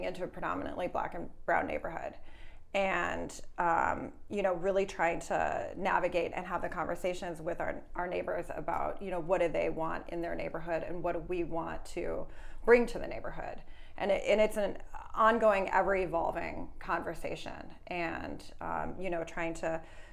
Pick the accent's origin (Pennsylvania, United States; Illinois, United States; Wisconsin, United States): Wisconsin, United States; now in Los Angeles, United States; I grew up in Wisconsin. I am very kind of rooted in the aesthetics of comfort food.